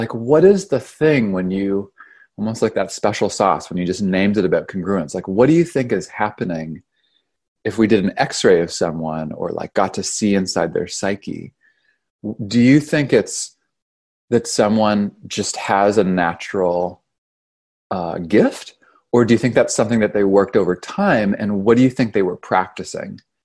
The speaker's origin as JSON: {"language": "English", "country": "Canada", "moved": "yes", "lives_now": "United States", "said": "I'm from Canada. I got down here in 2007 and I ended up, this is kind of a long story"}